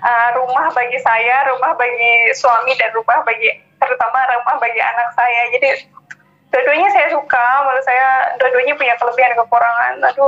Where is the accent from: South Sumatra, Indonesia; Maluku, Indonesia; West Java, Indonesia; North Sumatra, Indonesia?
West Java, Indonesia; Tasikmalaya; also born or lived in Bandung; Tapi iya, apalagi saya dari Tasik.